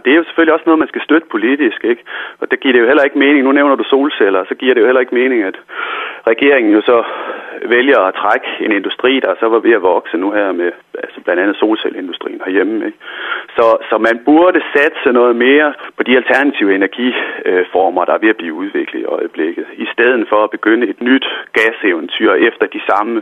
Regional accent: North Denmark Region, Denmark; man kan jo som nordjyde godt blive lidt harm

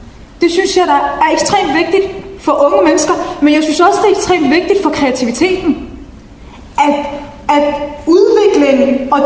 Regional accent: Region of Southern Denmark, Denmark; also born or lived in Funen / Copenhagen; Jeg er selv fra Sønderjylland. Da jeg kom til Fyn og senere til København, der skulle jeg integreres, fordi jeg ikke havde den rigtige kultur. Altså, jeg var vant til, at hvordan man gør i Sønderjylland, og hvordan kulturen er i Sønderjylland.

